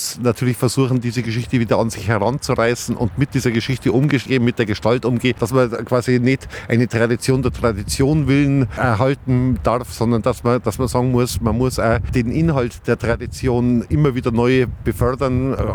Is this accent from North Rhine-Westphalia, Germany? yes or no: no; Oberammergau, Bavaria, Germany; Ich bin in einem Wirtshaus in Oberammergau aufgewachsen.